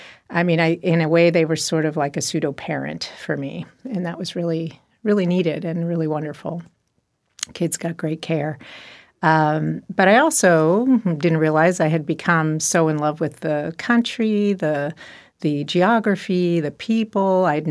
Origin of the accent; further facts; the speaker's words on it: Detroit, Michigan, United States; I grew up in Detroit. I'll just start back there.